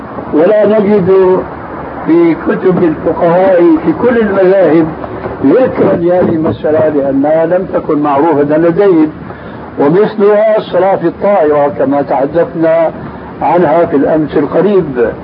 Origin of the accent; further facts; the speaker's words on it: Syria; بعض المفتين عندنا في سوريا